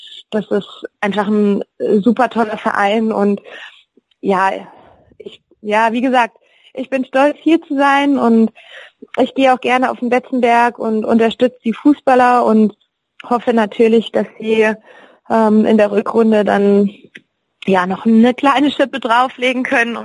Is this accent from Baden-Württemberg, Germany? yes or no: no; Kaiserslautern, Rhineland-Palatinate, Germany; Ja, ich bin hier groß geworden. Ich komme aus Kaiserslautern, das ist meine Heimat